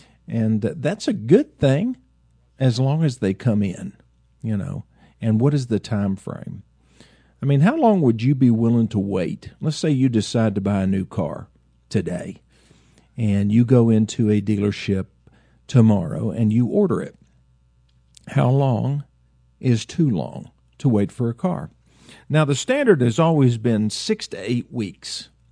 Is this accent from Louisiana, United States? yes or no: no; Tennessee, United States; also born or lived in West Virginia; my birth state, my home state is Tennessee. My birth state is West Virginia.